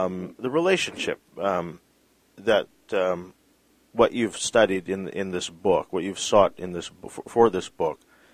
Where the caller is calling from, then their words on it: Vancouver, British Columbia, Canada; you know, I'm talking from Vancouver, and it's not terribly far from the Great Bear Rainforest.